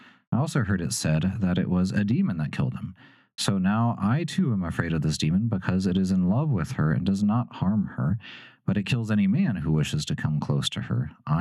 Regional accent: Texas, United States; I'm from Texas.

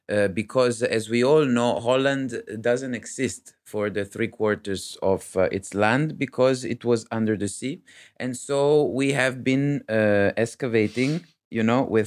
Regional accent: Italy; I'm from Italy.

